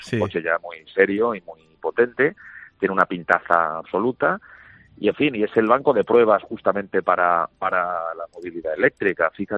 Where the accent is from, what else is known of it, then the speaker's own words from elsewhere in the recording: Spain; como director del circuito y como español